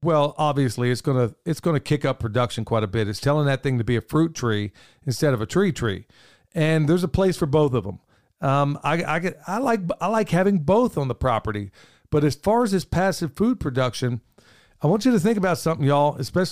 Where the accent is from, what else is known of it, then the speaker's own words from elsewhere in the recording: Pennsylvania, United States; growing up in Pennsylvania at the time